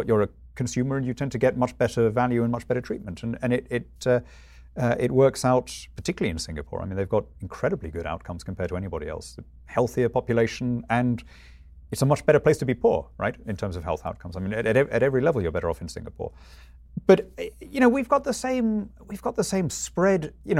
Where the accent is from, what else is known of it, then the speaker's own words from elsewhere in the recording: United Kingdom; So I'm British rather than European.